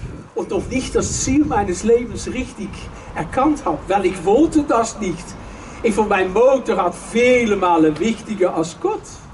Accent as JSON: {"language": "German", "town": "Leiden", "region": "South Holland", "country": "Netherlands", "second_language": "German", "lives_now": "Germany", "said": "Mijn moeder und ich komme aus Leiden, Holland, an der Küste, fast bei Katwijk, an der Speer."}